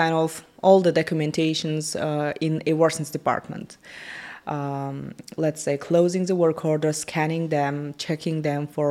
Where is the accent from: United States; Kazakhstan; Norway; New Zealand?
Kazakhstan; I am from Kazakhstan. I was born and grew up in Kazakhstan.